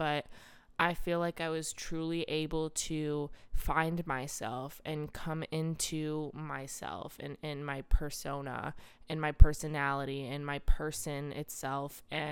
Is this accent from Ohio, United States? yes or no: yes; Columbus, Ohio, United States; I grew up in Columbus, Ohio.